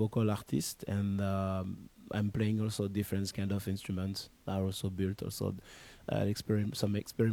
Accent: France; I'm coming from France. My parents are originally from Martinique Island. I was born in France, so I have both culture.

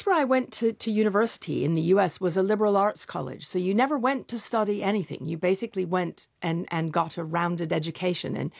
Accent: Los Alamos, New Mexico, United States; I discovered a world that I had been all around me growing up in Los Alamos, plants and the outdoors

